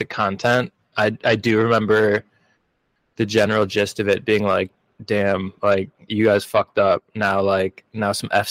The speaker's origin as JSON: {"language": "English", "town": "Milwaukee", "region": "Wisconsin", "country": "United States", "said": "So I'm like from Milwaukee originally. So mm-hmm. I like went back to Milwaukee"}